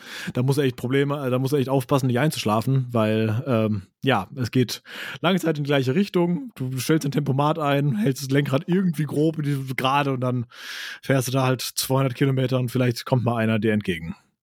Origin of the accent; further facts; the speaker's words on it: Germany; vielleicht hört man raus, ich bin Deutscher